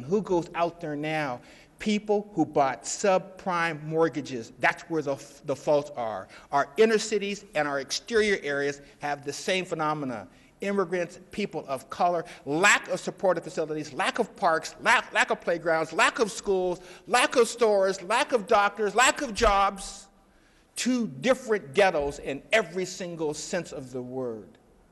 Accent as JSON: {"language": "English", "town": "Spokane", "region": "Washington", "country": "United States", "tie": "born or raised there", "said": "I grew up in Spokane where if my neighborhood had fallen off the planet, they would probably had a celebration."}